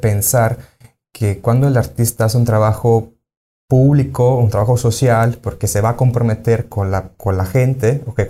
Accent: Sicily, Italy; todo empezó porque yo soy de Sicilia y en Sicilia también hay las festividades de Día de Muertos.

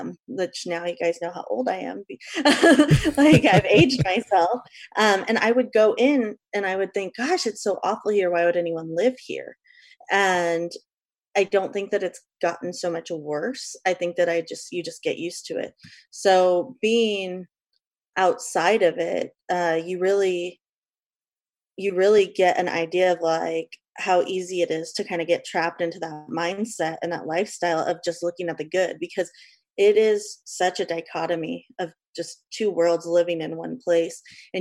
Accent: Ventura, California, United States; also born or lived in San Gabriel Valley; No, I grew up in San Gabriel Valley and Ventura County. So, I mean, we lived in San Gabriel Valley for a little bit when I was a kid, and then we moved to Ventura, I don't know, when I was still in elementary school.

